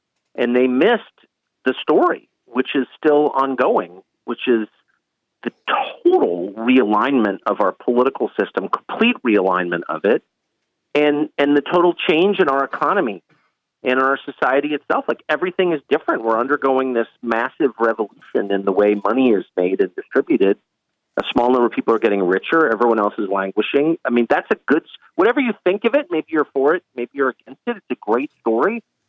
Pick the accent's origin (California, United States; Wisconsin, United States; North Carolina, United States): California, United States; I'm from Southern California. I'm 50.